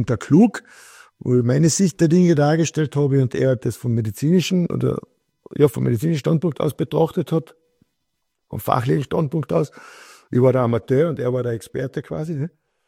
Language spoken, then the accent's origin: German; Hermagor, Carinthia, Austria; wo viel von Hermagor dort waren, von meiner Heimatstadt und in der Heimat.